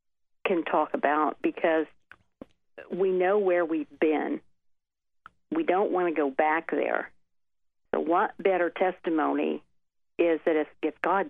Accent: Indiana, United States; That wasn't me. I don't talk like that. You know that. I'm from Indiana.

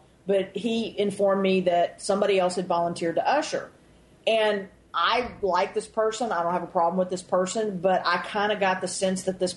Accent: Texas, United States; you know, I mean, you know, I'm from Texas. I can tell the long stories

